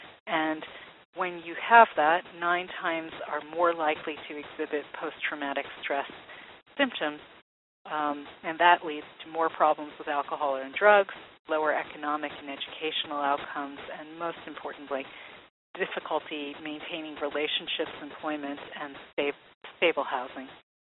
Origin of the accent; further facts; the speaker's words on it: Massachusetts, United States; And again, being that I'm from Massachusetts, today's Globe is filled with Senator Brown's revelations